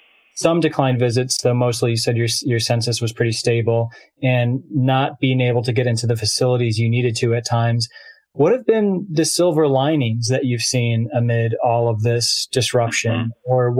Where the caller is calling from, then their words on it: Chicago, Illinois, United States; I'm calling from Illinois, specifically here in Chicago, kind of a hotbed right now.